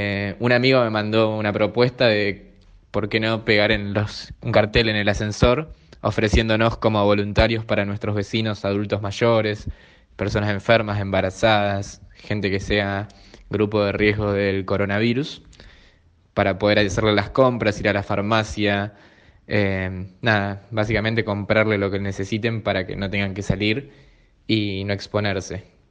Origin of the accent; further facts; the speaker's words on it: Buenos Aires, Argentina; Me presento … Tengo 23 años, soy psicólogo, soy de Buenos Aires, de Capital Federal, y actualmente trabajo en la Villa 31 con el gobierno de la ciudad.